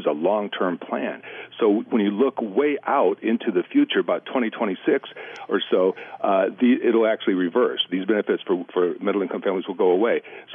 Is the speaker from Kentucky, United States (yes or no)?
yes; Kentucky, United States; born there; Now, Kentucky, believe it or not, I don't sound like a hillbilly, but I was born in Kentucky.